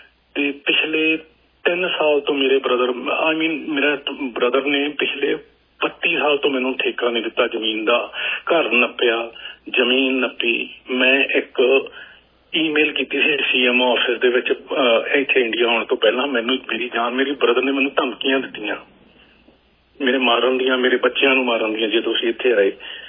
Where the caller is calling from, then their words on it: Punjab, India; ਮੈਂ ਪੰਜਾਬ ਤੋਂ ਗੱਲ ਕਰ ਰਿਹਾ ਇਸ ਵਕਤ।